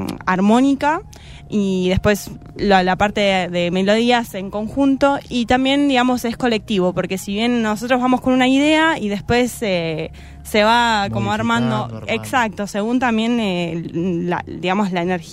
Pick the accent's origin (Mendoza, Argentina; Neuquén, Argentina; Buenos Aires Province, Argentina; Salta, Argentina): Neuquén, Argentina; Centenario; now in San Martín, Argentina; No originalmente, somos de Centenario, de Neuquén, pero sí ya hace 4 años ya que estamos acá viviendo.